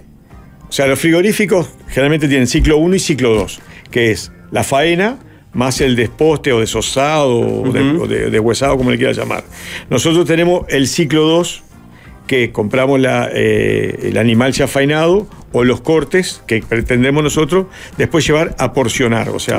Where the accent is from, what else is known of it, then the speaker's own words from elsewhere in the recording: Pando, Canelones, Uruguay; yo soy de Pando, y empecé a ir a la costa, a Salina, Atlántida, toda la costa canaria, a llevar cortes de asado.